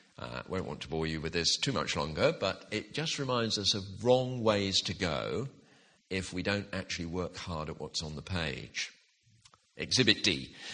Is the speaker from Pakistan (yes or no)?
no; England, United Kingdom; When I grew up in England in the 50s and 60s